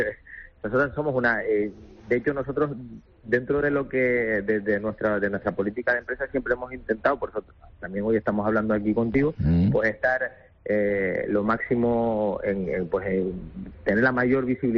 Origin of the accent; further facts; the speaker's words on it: Canary Islands, Spain; Vivir en Canarias es una maravilla, yo soy canario, me encanta vivir aquí